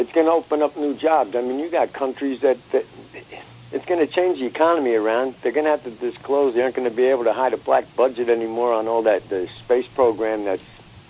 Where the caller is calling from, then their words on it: Pennsylvania, United States; I'm calling from the Poconos.